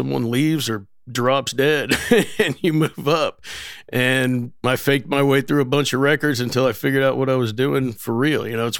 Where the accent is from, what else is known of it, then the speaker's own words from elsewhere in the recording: Dallas, Texas, United States; also born or lived in Boston, United States; I grew up in Dallas from the age of 10 on. I'm 51 now. Before that, I grew up in Boston, Mass., but you wouldn't know it by my accent.